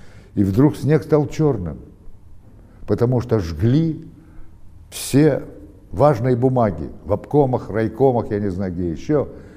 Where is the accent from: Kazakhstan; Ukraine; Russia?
Russia; Moscow; Я из Москвы маленьким мальчиком, мне было 5, 5:30, вместе с мамой и с бабушкой был эвакуирован в Тбилиси на родину отца.